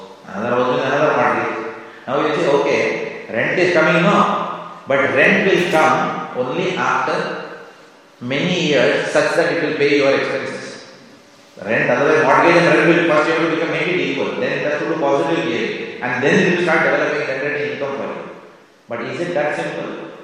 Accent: India; At least we were born and brought up in India.

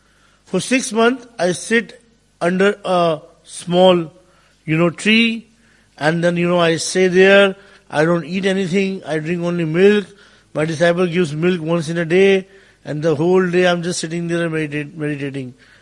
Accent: India; But still, because I grew up in India, and in our families and all, we default respect everybody.

